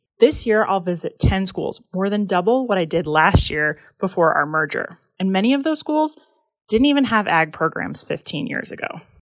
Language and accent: English; the North, United States; now in Kansas, United States; Growing up in the North, October meant crisp mornings, vibrant leaves, cranberry harvests, and Friday night football. Now that I call Kansas home, the fall colors are softer and the air a bit warmer.